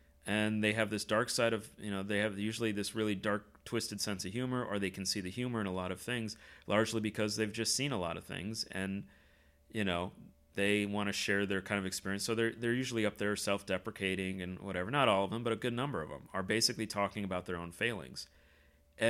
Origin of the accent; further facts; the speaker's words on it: United States; I can only speak to American culture because I'm an American.